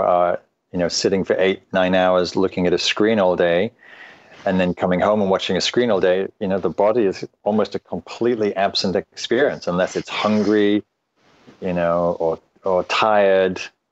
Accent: England, United Kingdom; now in United States; So I grew up in England, and there's not much wildness left in England and not much in Europe. And so when I came to the States in the early 90s

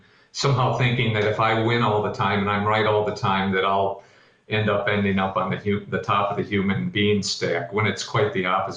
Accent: United States; We talk a lot about growing up in the United States, or growing up in our culture, and wanting to be right all the time.

